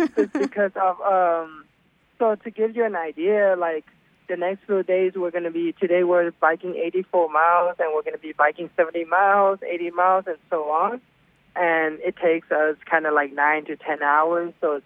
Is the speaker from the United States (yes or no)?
no; Thailand; even when I was even growing up in Thailand and different places